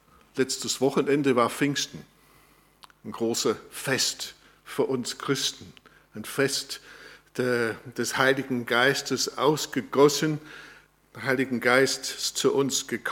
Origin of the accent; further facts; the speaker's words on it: England, United Kingdom; Als Engländer habe ich etwas mehr Zugang zu diesem Gedanken König.